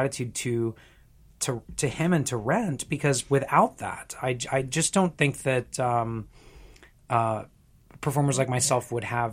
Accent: Florida, United States; now in New York, United States; when I was growing up in Florida. When I was in college in Florida

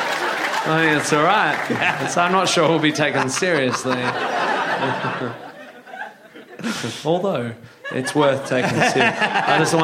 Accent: Northampton, East Midlands, United Kingdom; born there; I was born in Northampton

